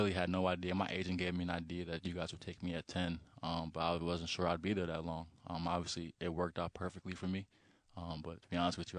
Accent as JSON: {"language": "English", "town": "Norristown", "region": "Pennsylvania", "country": "United States", "said": "I'm actually from Norristown, Pennsylvania."}